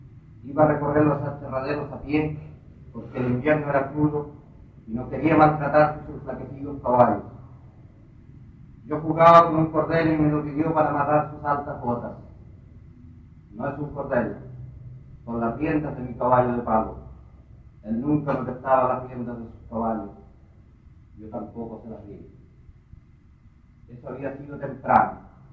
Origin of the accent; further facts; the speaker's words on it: Los Lagos, Chile; born there; Nací en el Golfo de Roncaví en 1937, un día de octubre.